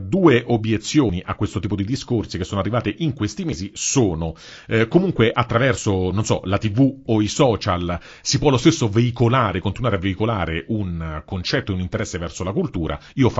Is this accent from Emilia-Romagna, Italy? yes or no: no; Rome, Lazio, Italy; come parlo da romano